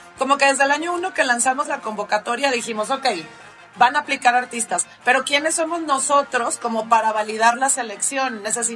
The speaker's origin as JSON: {"language": "Spanish", "town": "Guadalajara", "region": "Jalisco", "country": "Mexico", "said": "El equipo como básico, base, éramos y somos de Guadalajara, la mayoría."}